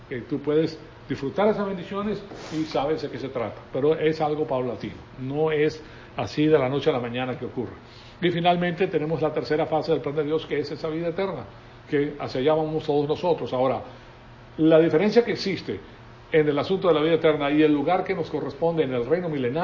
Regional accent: Venezuela; Yo me crié en La Salle, en Venezuela

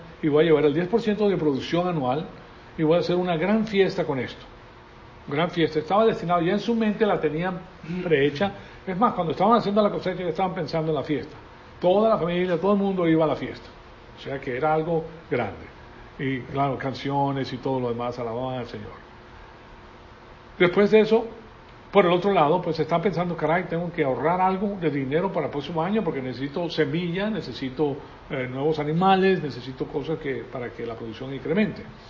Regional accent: Venezuela; Yo me crié en la Iglesia Católica. Yo fui al Colegio La Salle, que es uno de los mejores colegios que hay en Venezuela, pues en La Salle de la Colina, en La Salle de Tienda Honda, y pues ese era el lugar donde yo me eduqué.

